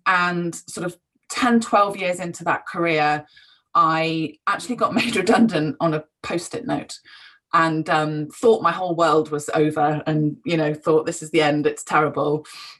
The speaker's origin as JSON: {"language": "English", "region": "South West England", "country": "United Kingdom", "tie": "born or raised there", "said": "I grew up in Cornwall, out on boats, up on the moor, on the beach."}